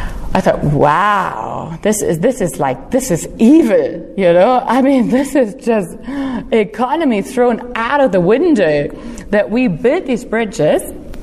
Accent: Hamburg, Germany; because I come from Hamburg where everything is flat.

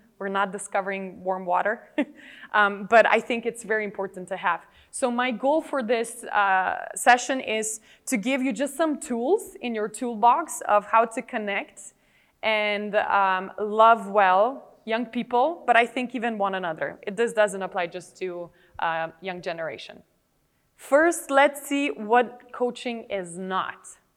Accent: Slovenia; English is a second language; I am a Slovene, born and raised in Slovenia.

